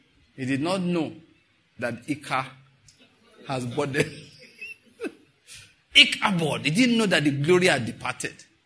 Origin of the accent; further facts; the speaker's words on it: Ondo, Nigeria; also born or lived in Owo / Edo State / Taraba State / Lagos State; I was born in Owo, grew up in Ondo State, went to school in Edo State, university I'm talking about now, served in Taraba State, did postgraduate in Lagos State, then crossed all the way to Enugu State.